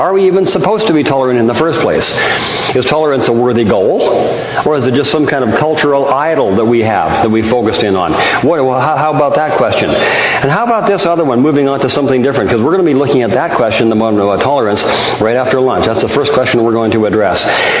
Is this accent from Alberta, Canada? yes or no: yes; Alberta, Canada; I was raised in Alberta. They call it sunny Alberta, which I didn't know why they call it there until I moved to Abbotsford, B.C.